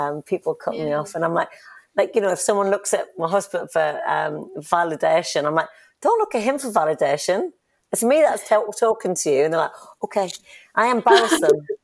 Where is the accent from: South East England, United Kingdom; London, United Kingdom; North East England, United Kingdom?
North East England, United Kingdom; because I'm a Geordie.